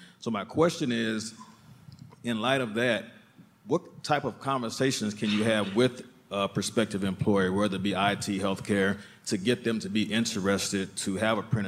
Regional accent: Raleigh, North Carolina, United States; I'm from Raleigh, North Carolina.

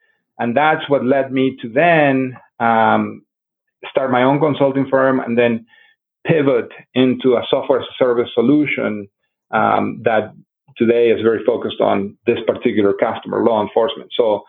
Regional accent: Río Negro, Argentina; now in Denver, United States; I'm originally from Argentina. So my story sort of goes like this. I grew up in the Patagonia region of Argentina, a state called Rio Negro, an area that resembles Wyoming, Montana, Colorado. I live in Colorado now, in Denver, Colorado.

